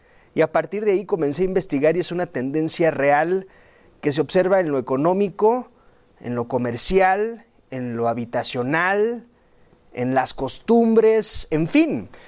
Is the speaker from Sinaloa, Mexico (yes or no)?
yes; Sinaloa, Mexico; Te iba a decir paisano, porque yo soy de Sinaloa